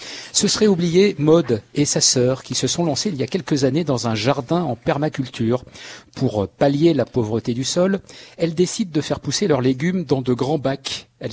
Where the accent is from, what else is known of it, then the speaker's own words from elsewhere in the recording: Paris, Île-de-France, France; quand on est parisien et qu'on n'a pas de jardin